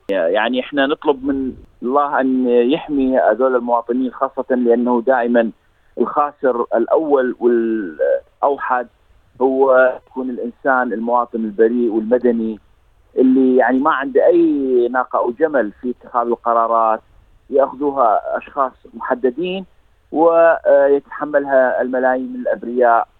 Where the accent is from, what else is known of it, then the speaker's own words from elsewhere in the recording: Iraq; كعراقي طبعا ذاكرة الحرب